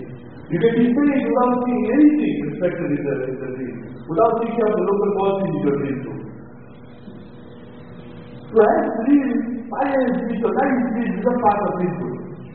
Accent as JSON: {"language": "English", "country": "India", "said": "And our concept, respect to others, especially as Indian Muslims, we generally, unfortunately, at times, tend to, and we are inclined to Indianize our Islam."}